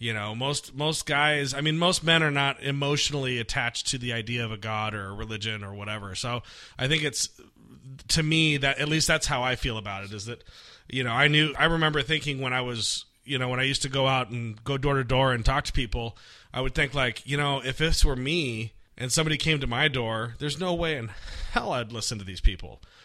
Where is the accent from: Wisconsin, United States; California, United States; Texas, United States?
California, United States; Artesia; Yeah, I grew up in the Artesia Cerritos area.